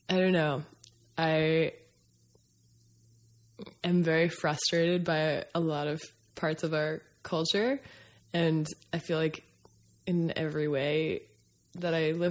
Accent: Somersworth, New Hampshire, United States; also born or lived in Berwick, Maine, United States; But yeah, I grew up in Somersworth and Berwick.

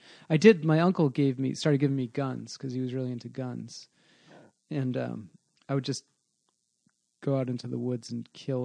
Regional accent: Massachusetts, United States; also born or lived in Dorchester; I was born in Dorchester, Massachusetts, which I don't think it was ever a nice place. Maybe, but in, and then my family moved around a lot, like mainly, you know, south of Boston, South Shore, that kind of thing.

